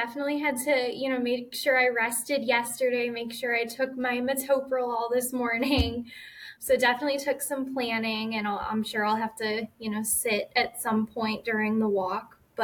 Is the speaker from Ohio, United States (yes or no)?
yes; Cleveland, Ohio, United States; I'm from Cleveland.